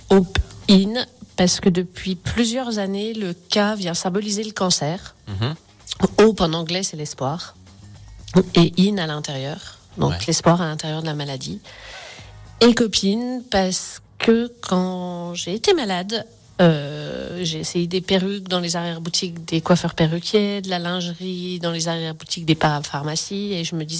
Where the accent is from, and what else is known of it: Auvergne-Rhône-Alpes, France